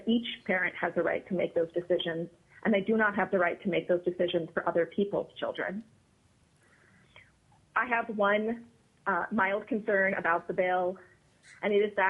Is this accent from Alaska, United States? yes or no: yes; Alaska, United States; I was born and raised in Alaska, and our libraries have always been a cornerstone of my life.